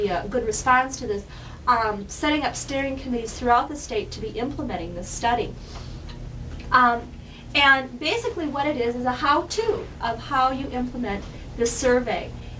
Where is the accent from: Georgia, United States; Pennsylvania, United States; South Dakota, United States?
South Dakota, United States; Sioux Falls; I'm from Sioux Falls, and we have a few churches in Sioux Falls who are Covenant Church members.